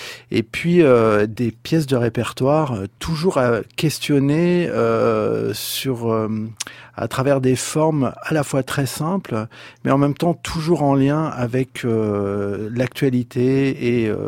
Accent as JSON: {"language": "French", "country": "France", "said": "moi, je suis français"}